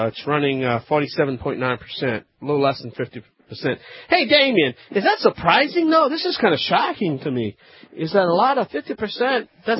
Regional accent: Louisiana, United States; I'm the Cajun man from the Bayou Land.

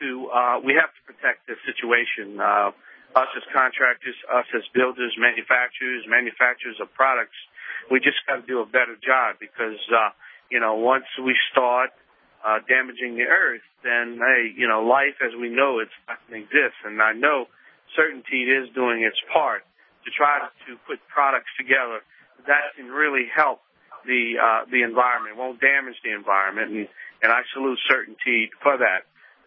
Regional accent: Louisiana, United States; from the Bayou Land.

